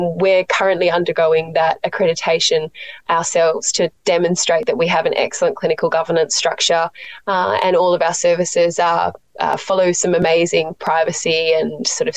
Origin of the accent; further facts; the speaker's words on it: Western Australia, Australia; Over in WA, so I grew up